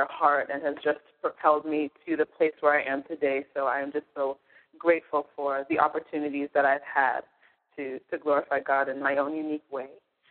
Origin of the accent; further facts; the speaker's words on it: Boston, Massachusetts, United States; Well, as I mentioned, I was born and raised in Boston. I am Nigerian-blooded. So you'll hear a lot of that influence in my music. I'm first-generation Nigerian-American